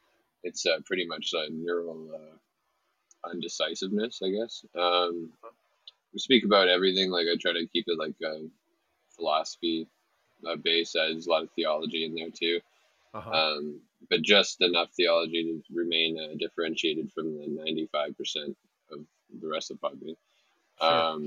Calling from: Ontario, Canada; Yeah, just north of Toronto.

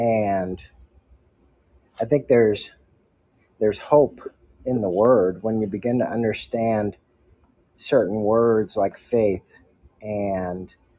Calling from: Missouri, United States; Central United States, Missouri.

